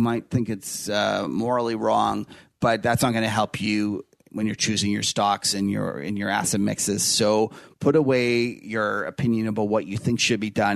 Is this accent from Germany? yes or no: no; Canada; So I'm Canadian. So it's Zed, by the way.